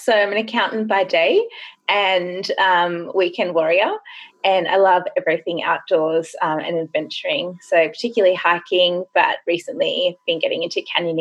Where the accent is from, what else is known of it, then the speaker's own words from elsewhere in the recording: Grays Point, New South Wales, Australia; I grew up in Grays Point, which is right in the national park. So it was always, you know, we were surrounded by bush